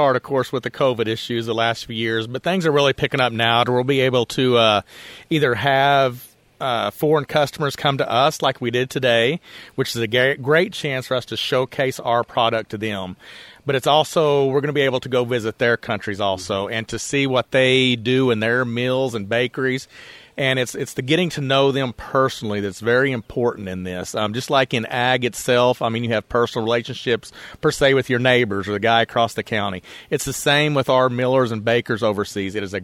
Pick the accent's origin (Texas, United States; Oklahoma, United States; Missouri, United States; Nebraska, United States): Oklahoma, United States; I think it's great that I'm from Oklahoma and be able to represent us and our hard red winter wheat.